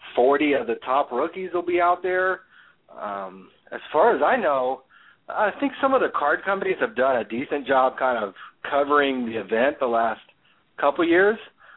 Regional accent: California, United States; And you got to think, too, we're kind of jaded because we're from California.

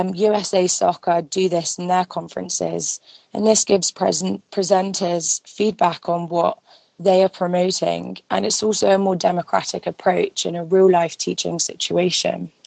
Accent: England, United Kingdom; now in United States; I'm from England and currently in the United States.

